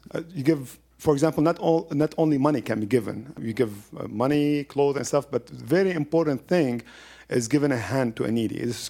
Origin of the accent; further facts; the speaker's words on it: Minneapolis, Minnesota, United States; also born or lived in Lebanon; I'm from Minneapolis, originally okay. From Lebanon.